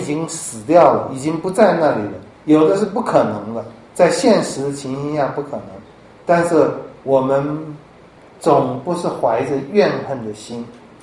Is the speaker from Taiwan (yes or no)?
yes; Taiwan; 我们台湾的很多拜假神偶像的诚啊，很诚恳的